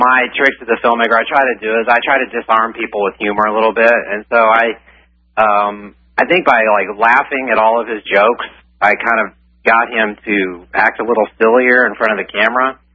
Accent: Austin, Texas, United States; now in Los Angeles, United States; I'm from Austin, I've been out here in LA now for 2 years.

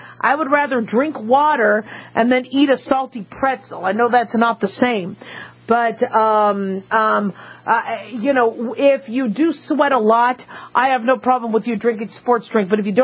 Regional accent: Phoenix, Arizona, United States; also born or lived in Los Angeles, United States; I grew up in Phoenix, Arizona. I was born in L.A., California, moved when I was a kid to Phoenix, Arizona. So pretty much grew up there.

